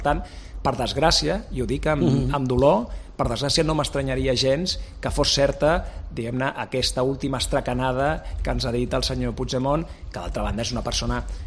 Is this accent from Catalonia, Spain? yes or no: yes; Catalonia, Spain; tenir l'oportunitat com a català